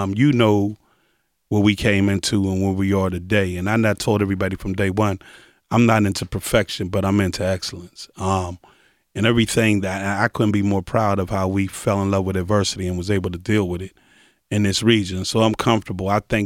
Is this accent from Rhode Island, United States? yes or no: no; Pittsburgh, Pennsylvania, United States; born there; I was born in South Oakland on a street called Lawn Street, second African-American family on that street. Grew up in a mixed community.